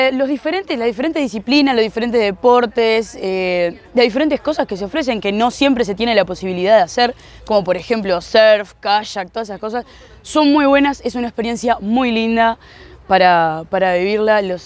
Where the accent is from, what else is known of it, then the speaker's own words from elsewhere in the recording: Paysandú, Uruguay; somos la barrita de Paysandú. Llegamos ayer a mediodía con la barra.